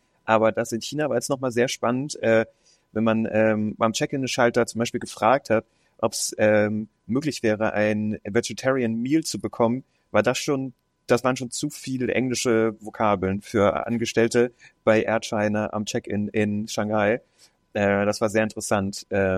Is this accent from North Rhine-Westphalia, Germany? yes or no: yes; Cologne, North Rhine-Westphalia, Germany; Als kölscher Jung bin ich extra zu Karneval wieder da, ja.